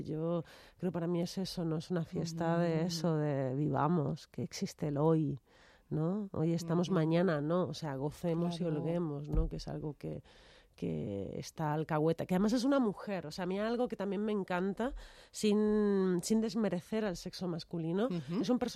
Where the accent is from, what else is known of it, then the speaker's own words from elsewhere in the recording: Argentina; now in Spain; siendo argentina no tenemos tan... Quiero decir, los clásicos los vemos, pero no tanto como se ven aquí